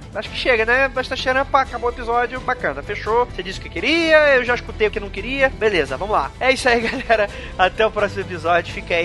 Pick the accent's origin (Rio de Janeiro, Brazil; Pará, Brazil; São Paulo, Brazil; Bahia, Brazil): Rio de Janeiro, Brazil; Sou carioca, não esquece disso.